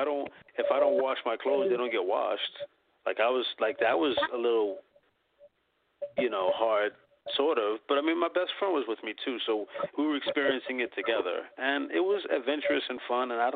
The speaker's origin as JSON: {"language": "English", "town": "Boston", "region": "Massachusetts", "country": "United States", "lives_now": "New York, United States", "said": "Before I moved to New York, I mean, I'm from Boston. It's only like, 4 hours away."}